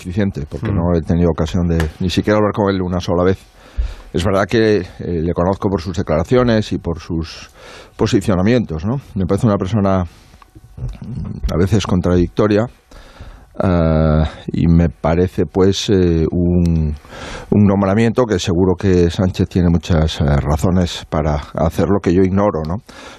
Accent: Spain; todos los que vivimos en comunidades autónomas somos españoles

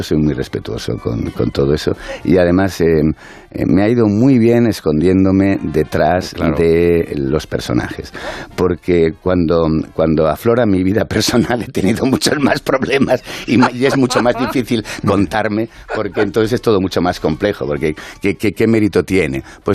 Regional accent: Riaño, Castile and León, Spain; Yo terminé en Riaño, en mi pueblo, delante de 1,000 personas, el coronel.

